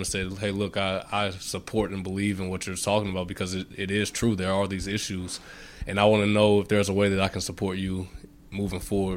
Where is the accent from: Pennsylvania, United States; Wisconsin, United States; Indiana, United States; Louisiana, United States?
Louisiana, United States; Baton Rouge; Growing up in Baton Rouge and seeing what I've seen and seeing and hearing what my family has experienced with these issues that we have in the country